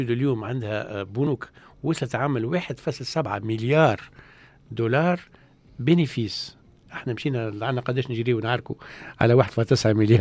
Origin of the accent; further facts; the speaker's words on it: Tunisia; معناها فما بلايس ما انت كتونسي ماكش قادر باش تسوق في المكان هذاك